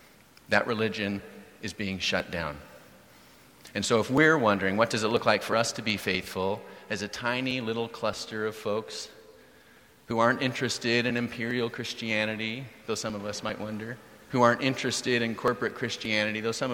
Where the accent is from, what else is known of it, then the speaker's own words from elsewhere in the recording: Pacific Northwest, United States; I'm from the Pacific Northwest. Spiritual but not religious.